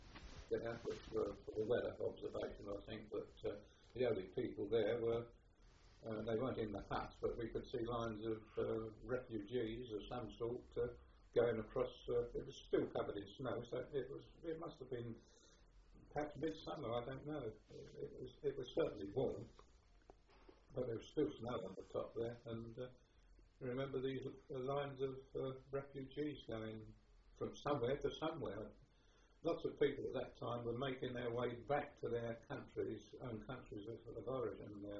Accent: London, United Kingdom; born there; I was born in London.

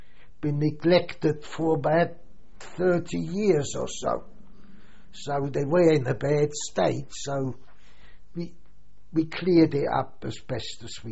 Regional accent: Germany; English is a second language; now in United Kingdom; there we were all German boys, roughly of the same age. We didn't speak English.

